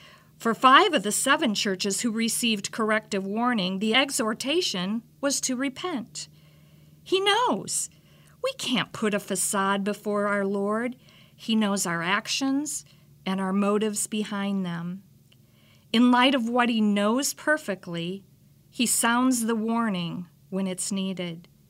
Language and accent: English; Iowa, United States; I was born and raised in Iowa, and whenever I hear the word warning, I can't help but think of Midwest tornado warnings.